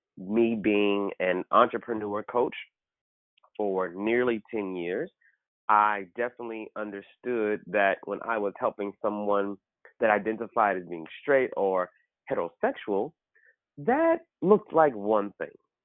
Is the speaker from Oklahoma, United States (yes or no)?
yes; Oklahoma, United States; I'm from Oklahoma. So when you're brought from Oklahoma, you speak when you enter a room.